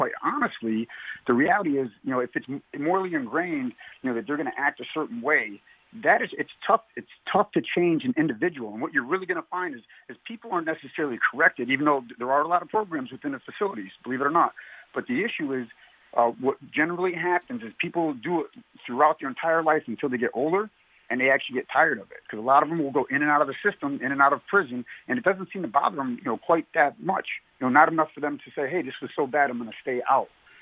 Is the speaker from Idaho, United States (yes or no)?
no; Middletown, Connecticut, United States; I grew up here in Connecticut in Middletown, Connecticut. Went to high school there. I served in the Connecticut Army National Guard for over 30 years.